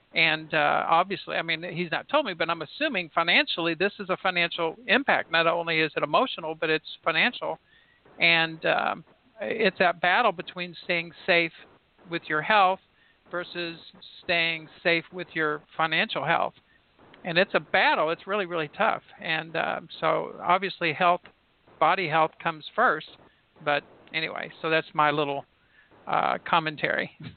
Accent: Indiana, United States; I'm from Southern Indiana, so I can say Podunk.

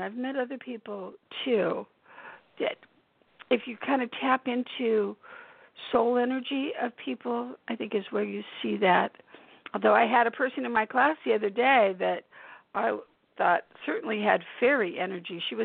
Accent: United States; especially as an American.

